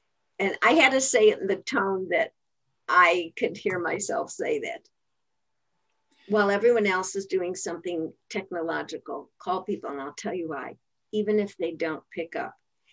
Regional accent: Chicago, Illinois, United States; now in Marin County, United States; I'm originally from Chicago. I live in Marin County outside of San Francisco.

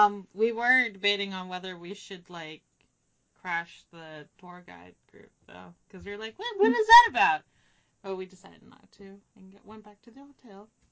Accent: Seattle, Washington, United States; I mean, yeah, I'm from Seattle, so it was nice to see everything again

